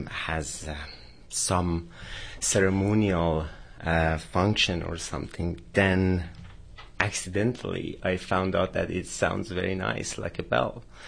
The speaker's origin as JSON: {"language": "English", "country": "Iran", "said": "I'm originally from Iran."}